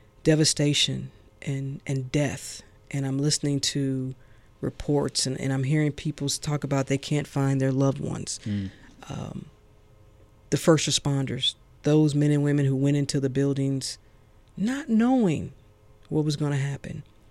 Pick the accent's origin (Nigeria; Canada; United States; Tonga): United States; So I didn't have time to absorb it all as just an American, as a citizen, as a resident, to take that all in and deal with my emotions.